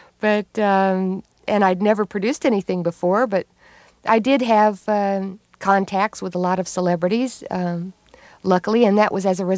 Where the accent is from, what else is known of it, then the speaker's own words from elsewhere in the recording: Texas, United States; Because I grew up in Texas, and I have this great desire to have put down roots, you know.